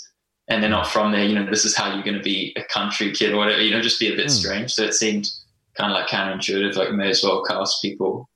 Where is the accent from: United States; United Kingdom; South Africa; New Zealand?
South Africa; now in Australia; Like I'm from South Africa. I'm not from regional Australia or anything